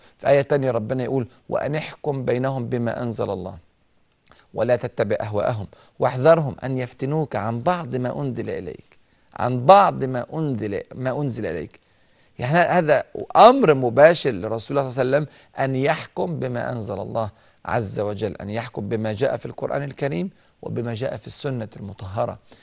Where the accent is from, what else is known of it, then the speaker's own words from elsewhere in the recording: Egypt; مش عشان أنا مصري، الحمد لله أن أنا سعيد جدا وفخور جدا أن أنا اتولدت في هذا البلد، وعشان كده أنا مصري.